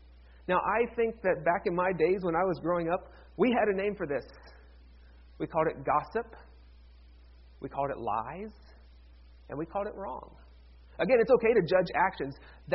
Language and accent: English; Cleveland, Ohio, United States; my hometown Cleveland Browns, who finished last in the league last year